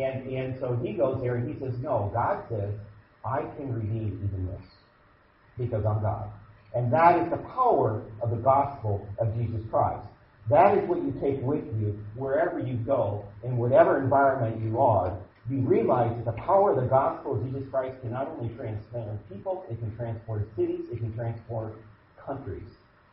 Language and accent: English; Urbandale, Iowa, United States; also born or lived in Boston; I went to Boston, Massachusetts. I'm from Urbandale, Iowa.